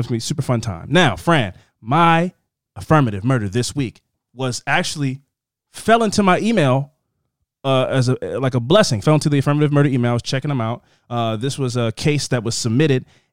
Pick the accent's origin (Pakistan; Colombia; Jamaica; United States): Jamaica; But I'm still fresh from Jamaica.